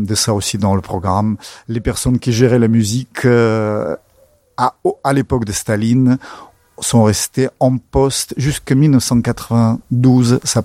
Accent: Russia; accent: Russian; French is a second language; avec mon accent russe, bien évidemment.

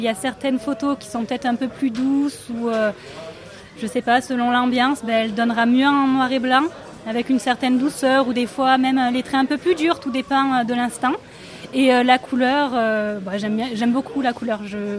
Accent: Gap, Provence-Alpes-Côte d'Azur, France; je suis de Gap

